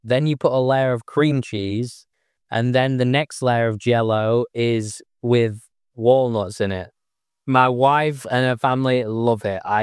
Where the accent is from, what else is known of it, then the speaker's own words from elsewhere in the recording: England, United Kingdom; that's what I know it as an English person